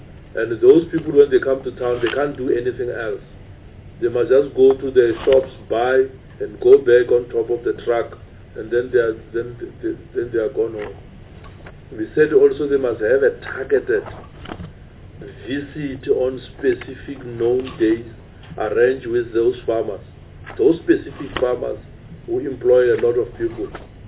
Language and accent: English; Eastern Cape, South Africa; And then we are from the Eastern Cape as well.